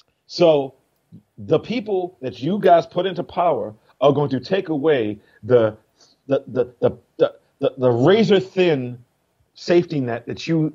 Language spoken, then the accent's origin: English; Baltimore, Maryland, United States; I grew up in Baltimore with what people call poor white trash.